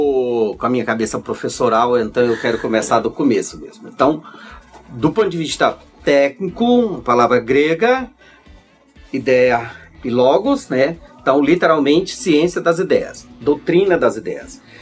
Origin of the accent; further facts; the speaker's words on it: Ceará, Brazil; now in São Paulo, Brazil; eu sou do Ceará, tenho 56 anos... filho de pastor assembleiano, moro há 22 anos em São Paulo, nasci e me criei na Assembleia de Deus